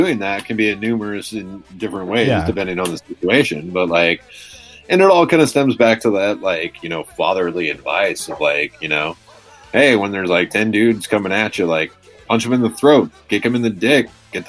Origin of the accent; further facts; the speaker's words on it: California, United States; I was a punk ass little rich white kid growing up in the Bay Area